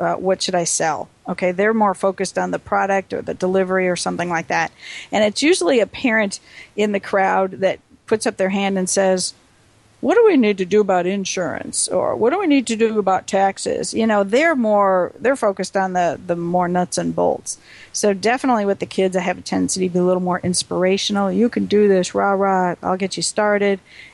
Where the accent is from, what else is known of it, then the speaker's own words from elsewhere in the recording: Wisconsin, United States; I'm really a Packer fan. Oh, I grew up in Wisconsin.